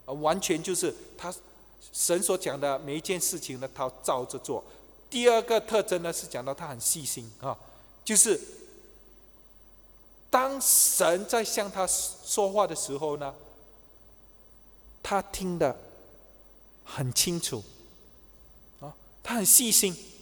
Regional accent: Singapore; 就好像我们新加坡人没有看过下雪

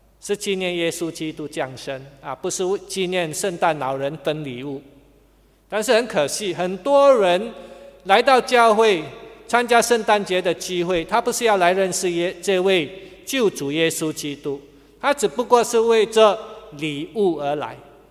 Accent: Hainan, China; 我是海南人啊，我老家在海南，所以我们海南人也是讲恭喜发财啊

